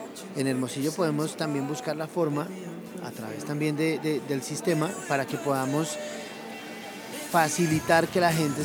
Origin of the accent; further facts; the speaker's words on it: Colombia; aunque no soy mexicano, soy colombiano